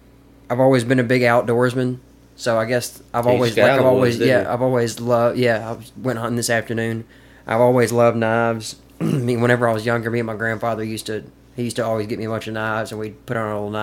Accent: Caledonia, Mississippi, United States; Yeah, so I grew up in Caledonia.

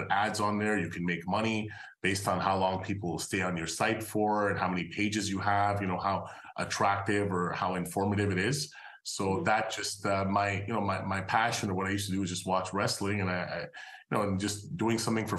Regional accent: Montreal, Quebec, Canada; So I'm Canadian. I actually grew up in Montreal.

